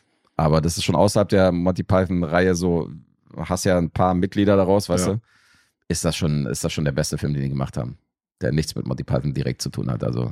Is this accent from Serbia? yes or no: yes; Serbia; Ja, von Gewalt sowieso als Serbe.